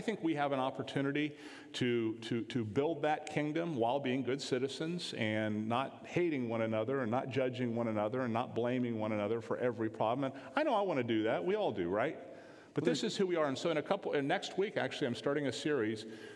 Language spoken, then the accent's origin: English; United States; I sure hope as an American citizen, I love this country